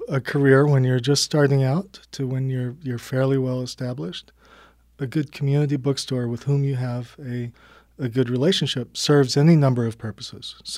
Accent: Livingston, Montana, United States; now in Bozeman, United States; It's where I live. I grew up in Livingston, but I'm living now in Bozeman.

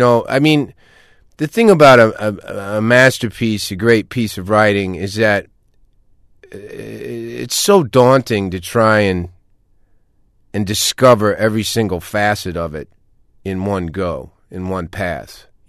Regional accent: Kentucky, United States; You know, I'm from Kentucky, and I grew up, you know, not super well off.

